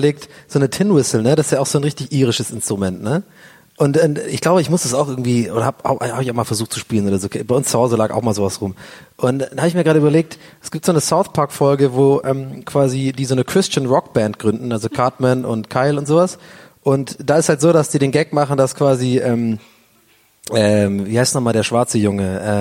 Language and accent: German; Tübingen, Baden-Württemberg, Germany; Aber mir ist so aufgefallen, also es war ja früher so, als ich in Tübingen aufgewachsen bin, war natürlich Stuttgart immer die große Stadt.